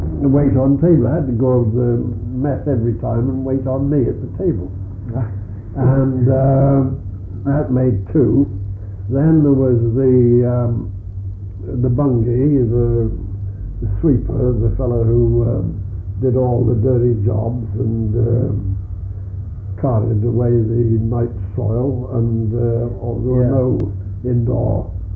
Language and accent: English; Canada; You see, being a Canadian, they were very hospitable to me